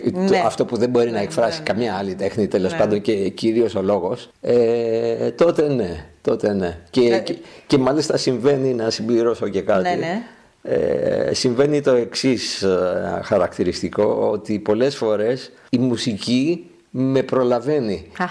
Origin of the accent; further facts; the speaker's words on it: Greece; εγώ λέω ότι είναι ελληνική, γιατί εφόσον είμαι Έλληνας και ζω στην Ελλάδα, είναι ελληνική εκ των πραγμάτων